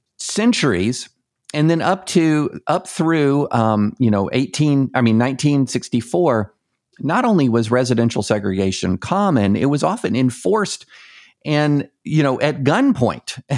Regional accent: the South, United States; So just, you know, I'm from the South. My family's from the South.

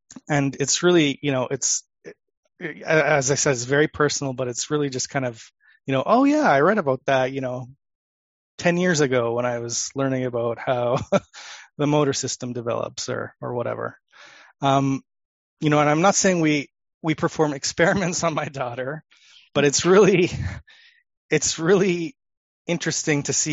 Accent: Canada; but I'm from Canada, and it aired on a Canadian television station.

